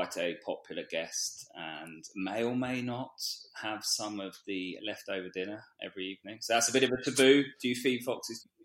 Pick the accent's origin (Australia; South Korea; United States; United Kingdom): United Kingdom; Twickenham, London; So born and bred Twickenham and went to school there. I sort of grew up in a sporting family.